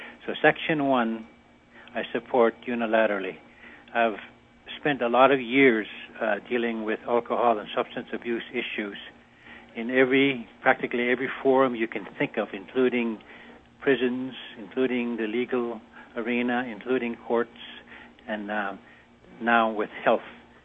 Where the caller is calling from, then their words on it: Chistochina, Alaska, United States; I am calling from Chistochina, Alaska.